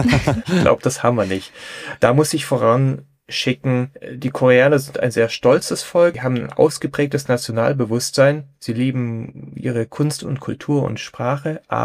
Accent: Freiburg, Baden-Württemberg, Germany; Also ich komme aus Freiburg

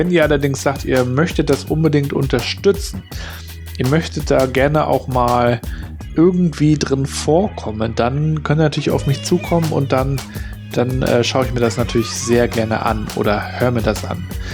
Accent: Rostock, Mecklenburg-Vorpommern, Germany; Ich natürlich als Rostocker bin da sowieso begeistert an dem Thema dran.

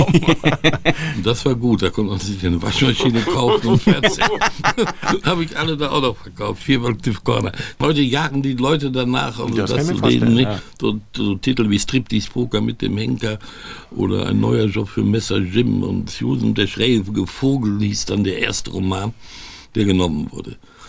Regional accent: Dortmund, North Rhine-Westphalia, Germany; und war in Dortmund-Brechten und ich bin ja Dortmunder großer BVB-Fan

